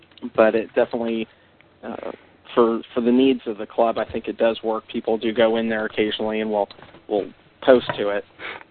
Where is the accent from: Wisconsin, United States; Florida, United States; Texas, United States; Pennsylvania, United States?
Florida, United States; I'm from Central Florida area near Cape Canaveral, actually.